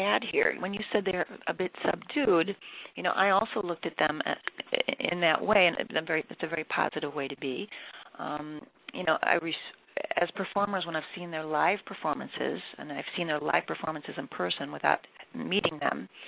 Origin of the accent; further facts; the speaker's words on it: Chicago, Illinois, United States; And then we took that show basically a few days later back to Chicago, my hometown, and we did it all over again